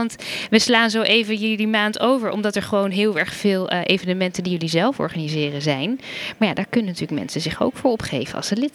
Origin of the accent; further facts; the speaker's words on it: Amsterdam, North Holland, Netherlands; Zoals we als Amsterdammers dat vaak doen.